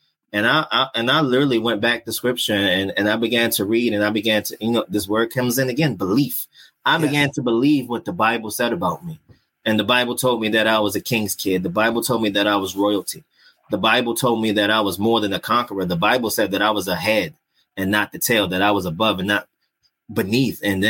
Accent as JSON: {"language": "English", "town": "Baltimore", "region": "Maryland", "country": "United States", "tie": "born or raised there", "said": "I grew up in Baltimore City. I'm a Northeast inner city Baltimore guy raised in a single parent household."}